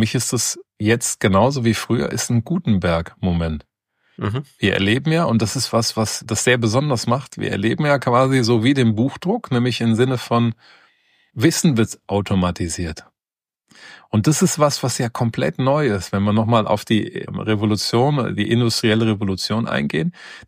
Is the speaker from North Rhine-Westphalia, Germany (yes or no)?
yes; Cologne, North Rhine-Westphalia, Germany; ich bin ja hier in Köln groß geworden